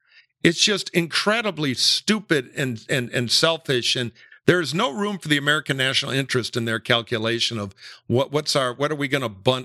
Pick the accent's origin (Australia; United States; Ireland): Ireland; Oh, it's my favorite thing. I'm Irish.